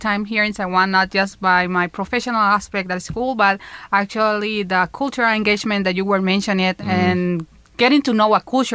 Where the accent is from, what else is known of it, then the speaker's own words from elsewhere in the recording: Honduras; English is a second language; I come from Honduras. In Honduras, there's